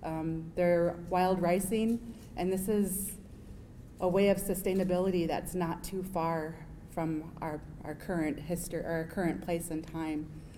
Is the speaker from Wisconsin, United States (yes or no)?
yes; Wisconsin, United States; I'm from the Menominee lands